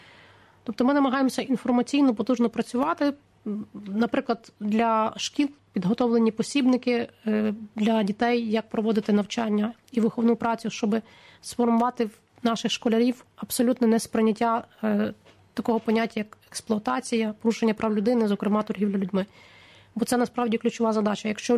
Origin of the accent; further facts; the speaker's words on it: Lviv, Lviv Oblast, Ukraine; потім воно з'являється у Львові, в моєму рідному місті